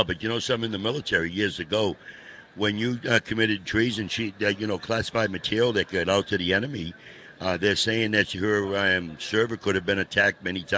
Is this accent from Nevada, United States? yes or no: no; Cambridge, Massachusetts, United States; I grew up in Cambridge, Massachusetts.